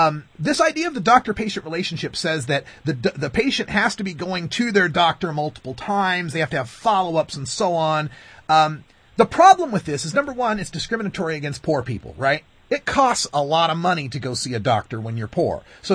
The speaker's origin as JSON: {"language": "English", "region": "Idaho", "country": "United States", "said": "I'm originally from Idaho, right? We got a big hunter and gun culture there in Idaho."}